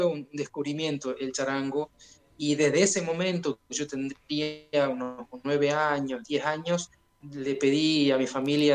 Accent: Jujuy, Argentina; now in Buenos Aires, Argentina; Yo soy de Jujuy y vivo, sí, actualmente en Buenos Aires, en capital.

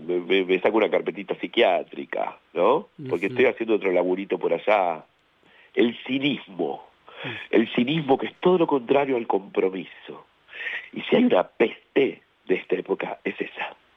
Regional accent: southern Chile, Chile; born there; moved away; Yo nací en Chile y nací en el sur de Chile.

